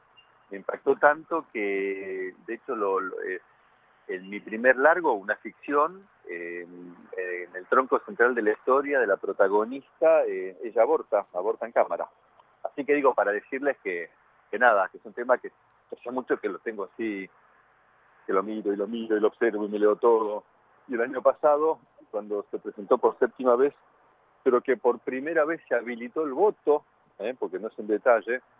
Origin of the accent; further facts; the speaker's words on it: France; Yo vivía en Francia, crecí en Francia donde el aborto es legal, desde el 74.